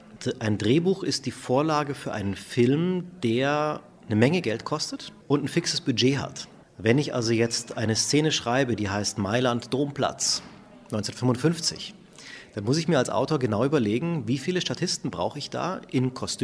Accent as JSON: {"language": "German", "town": "Munich", "region": "Bavaria", "country": "Germany", "tie": "born there", "said": "ich habe eine deutsche Mutter, ich bin in München geboren und mein Vater kam in den 60er Jahren als Medizinstudent aus Tunis."}